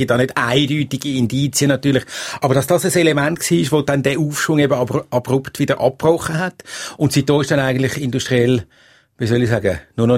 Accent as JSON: {"language": "German", "region": "Zurich", "country": "Switzerland", "said": "Als Zürcher bin ich da ganz gefährdet."}